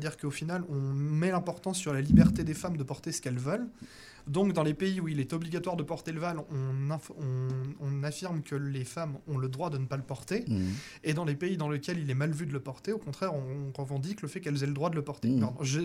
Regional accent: Algeria; je suis algérien, donc je suis musulman.

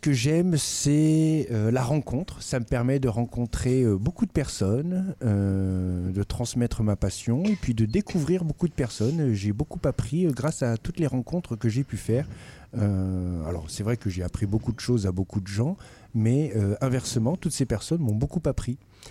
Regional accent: Fleury-les-Aubrais, Centre-Val de Loire, France; born or raised there; also born or lived in Nantes

